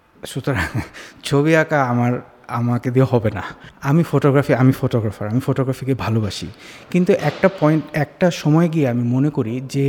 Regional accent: Bangladesh; আমরা এক্সিস্ট করি বাংলাদেশি হিসেবে, আমরা এক্সিস্ট করি সাউথ এশিয়ান হিসেবে, এবং আমাদের কাজ নিয়ে আমরা এক্সিস্ট করি।

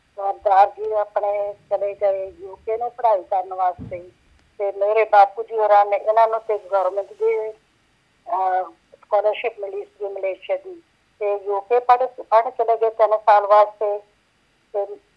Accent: Mudki, Punjab, India; born there; ਪੰਜਾਬ ਦੇ ਵਿੱਚ ਮੇਰਾ ਜਨਮ ਹੋਇਆ ਸੀ ਜੀ।

